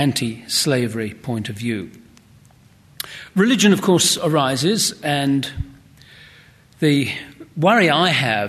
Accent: Wales, United Kingdom; I'm Welsh. As you know, Wales is the original sort of archetypal, non-GM human.

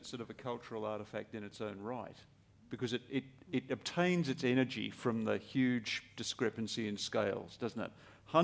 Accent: Australia; As an Australian, we have a country that has a very, very ancient history and a very, very recent history.

